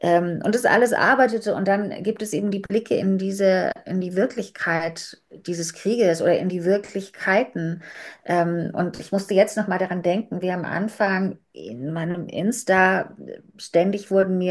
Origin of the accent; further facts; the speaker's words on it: Germany; weil ich eben als Deutsche